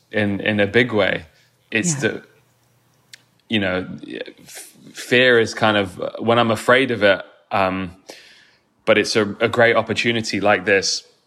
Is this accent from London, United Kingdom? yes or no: yes; London, United Kingdom; You know, growing up in London, I spent my early childhood in school trying not to get beaten up and bullied. And that meant kind of hiding aspects of your Indianness, your culture, to fit in.